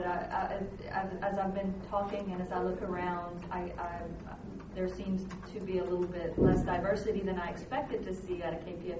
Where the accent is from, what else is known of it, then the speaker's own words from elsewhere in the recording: Conroe, Texas, United States; Yes, on the way up we listened to that. We're from Conroe. We drove there.